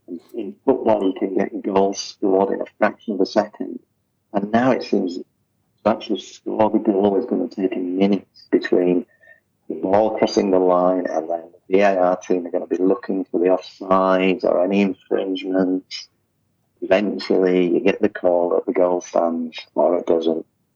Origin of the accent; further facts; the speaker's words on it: Yorkshire and the Humber, United Kingdom; I grew up in West Yorkshire, and we actually watched Rugby League, which was still quite a working-class game